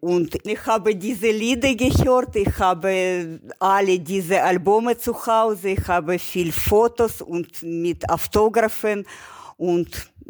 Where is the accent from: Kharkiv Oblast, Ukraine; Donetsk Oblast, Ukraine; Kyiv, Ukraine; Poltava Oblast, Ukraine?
Kharkiv Oblast, Ukraine; Kharkiv; German is a second language; Nur möchte ich heute ein wenig über meine Heimatstadt erzählen. Sie heißt Kharkiv und liegt ganz im Osten der Ukraine, nähe der Grenzen zu Russland.